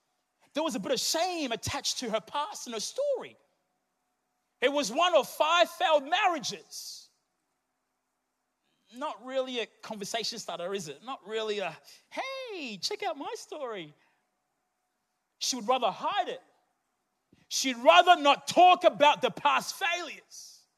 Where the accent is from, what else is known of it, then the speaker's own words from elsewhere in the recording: Dunedin, Otago, New Zealand; English is a second language; Speaking from experience, from a little boy, my first day at school in New Zealand, in Dunedin, I couldn't speak a word of English, but God had a plan for my life.